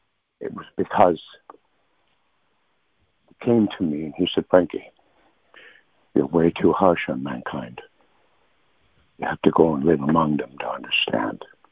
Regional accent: Michaels Harbor, Newfoundland and Labrador, Canada; born there; I was born in Michaels Harbor, Newfoundland, on April 26, 1956. I will be 66 years old on my next birthday.

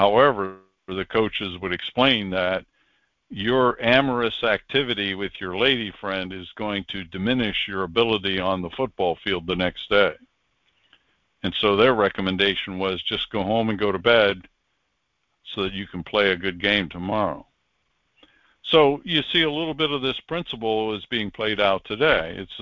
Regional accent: Wales, United Kingdom; because I am Welsh, and it just didn't make sense until I looked into Tartaria

